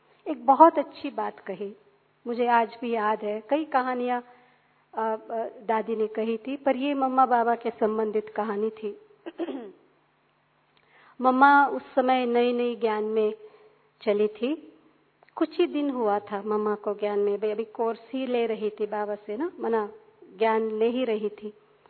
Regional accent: South India, India; हम साउथ से हैं तो उनके पालना में हम पले बड़े हुए

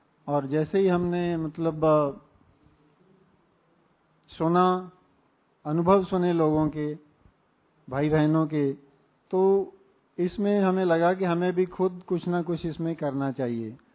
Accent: Punjab, India; मैं बेसिकली पंजाब से हूँ।

